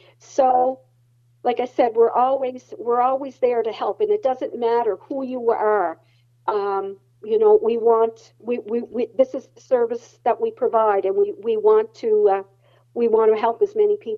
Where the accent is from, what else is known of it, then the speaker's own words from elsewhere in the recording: Glace Bay, Nova Scotia, Canada; But I'm from Glace Bay, but it's happening in Sydney.